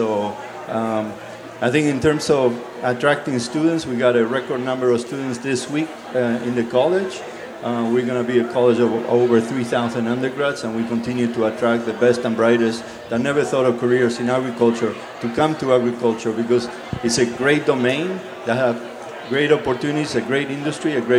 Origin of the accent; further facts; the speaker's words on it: Southern United States, United States; accent: Southern; I want to say I'm also from the South. So